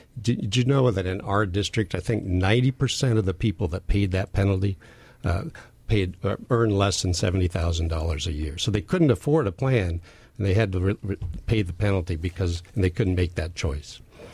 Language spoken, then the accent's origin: English; Washington, United States; I was born and raised in Central Washington. This is where my business is. This is where I've raised my family. And I intend to stay here. This is my home.